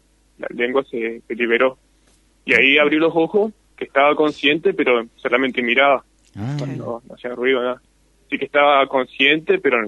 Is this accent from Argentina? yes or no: yes; Victoria, Entre Ríos, Argentina; Sí, nacido y bien victoriense, gracias a Dios.